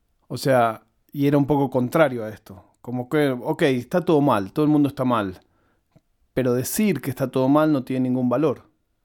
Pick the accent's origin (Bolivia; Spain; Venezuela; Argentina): Argentina; Banfield, Buenos Aires Province; Lo digo yo que soy banfileño y bonaerense.